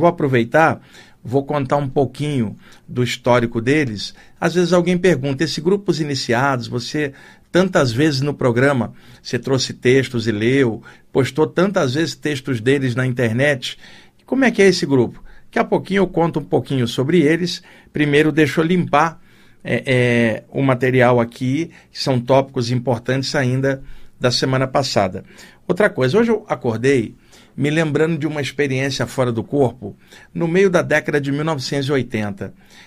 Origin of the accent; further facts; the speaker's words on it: Rio de Janeiro, Brazil; eu aprendi isso lá no Rio de Janeiro, onde eu cresci.